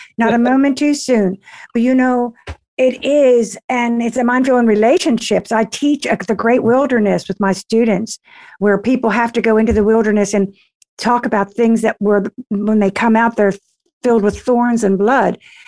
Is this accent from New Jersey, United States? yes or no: yes; Trenton, New Jersey, United States; If you don't like it, sue me. I'm from Trenton.